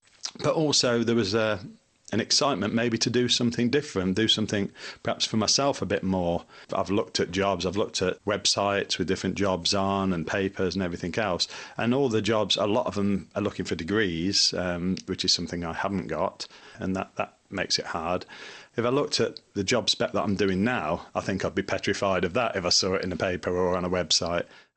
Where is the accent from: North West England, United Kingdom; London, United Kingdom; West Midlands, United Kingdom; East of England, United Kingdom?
West Midlands, United Kingdom; Coventry; I'm 48 years old. I was born and bred in Coventry in Wycombe.